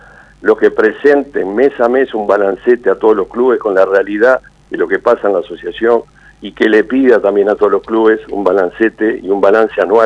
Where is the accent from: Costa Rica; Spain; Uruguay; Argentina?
Uruguay; un hincha más, como tantos uruguayos